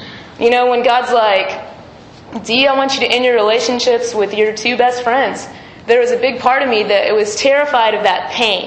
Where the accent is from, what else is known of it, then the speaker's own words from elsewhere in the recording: Lubbock, Texas, United States; I say Habakkuk. I'm from Lubbock, so.